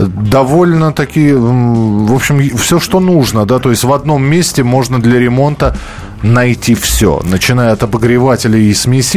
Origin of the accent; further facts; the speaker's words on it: Moscow, Russia; я коренной москвич